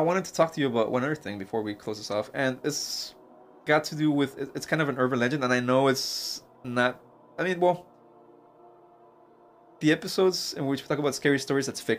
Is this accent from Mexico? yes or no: yes; Mexico; growing up in Mexico, we always heard these urban legends about him